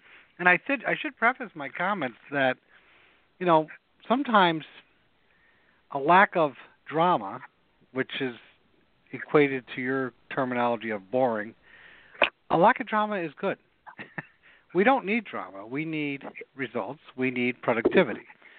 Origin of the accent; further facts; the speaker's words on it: Cohoes, New York, United States; whether it's at the local level of my hometown of Cohoes or Albany, right up to the county level, and definitely at the state level.